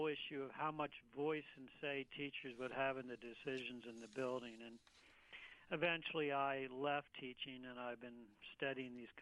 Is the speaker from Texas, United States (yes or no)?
no; Wilmington, Delaware, United States; moved away as an adult; also born or lived in Western Canada; I grew up in Wilmington, Delaware. My father was a scientist for the DuPont Company. And then I went to college as far away as I possibly could.